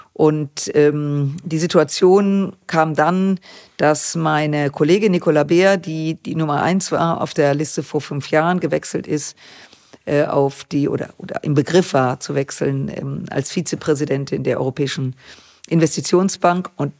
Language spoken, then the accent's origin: German; Düsseldorf, North Rhine-Westphalia, Germany; aber prinzipiell bin ich in Düsseldorf geboren, aufgewachsen, lebe dort mit meinem Mann. Und das ist unser Lebensmittelpunkt und diese rheinische Stadt.